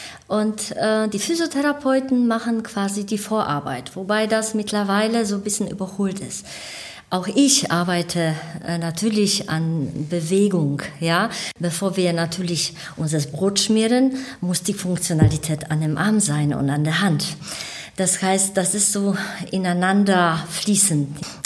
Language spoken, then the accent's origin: German; Bytom, Silesian Voivodeship, Poland; born there; moved away; Ich komme aus Polen, ich bin in Beuthen geboren.